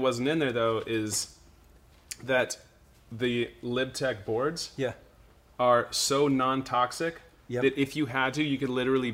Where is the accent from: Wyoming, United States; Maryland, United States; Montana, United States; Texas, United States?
Wyoming, United States; Jackson; I grew up in Jackson, and a lot of the guys I looked up to was in my own little microcosm.